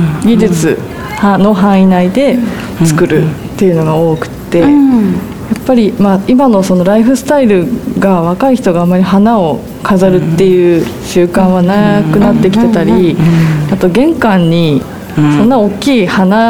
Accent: Shizuoka, Japan; 私の地元の静岡の海水浴した海よりも透明感あっていいなって思います今は

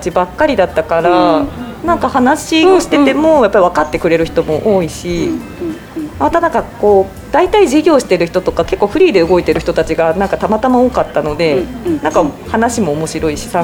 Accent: Yamagata, Japan; moved away as an adult; also born or lived in Tokyo; now in Hamada, Japan; 自分が実家山形からその就職で最初東京に出たんですけど、その後も一回実家に帰ってるんですよ、うん、地元に帰って働いてまた東京に出たっていう経緯があって、

